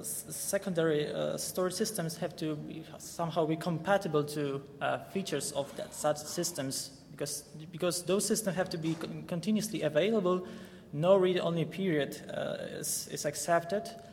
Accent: Poland; I come from Poland.

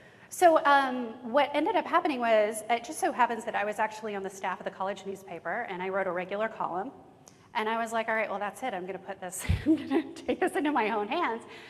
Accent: Alabama, United States; born there; I was born in Alabama, I call her mama.

